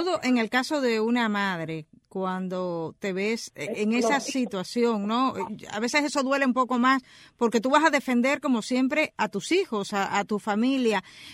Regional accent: Cuba; como muchos cubanos, se nos cae la venda de los ojos

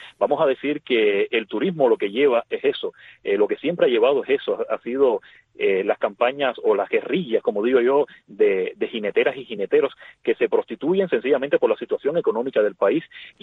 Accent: Cuba; no existiría nada de eso dentro de mi Cuba, porque como cubanos somos emprendedores, somos luchadores, somos creativos

